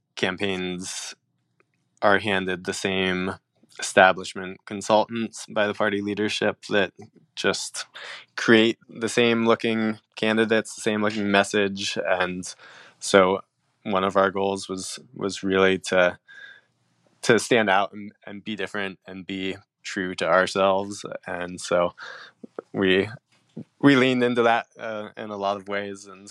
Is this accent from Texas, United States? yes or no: no; North Carolina, United States; But then you're left with situations like my home state of North Carolina, where you elect a Democratic governor statewide